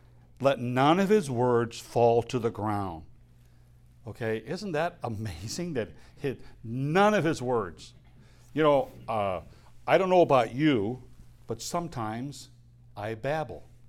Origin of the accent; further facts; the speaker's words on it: East Peoria, Illinois, United States; I grew up in East Peoria. We're slow but friendly, okay?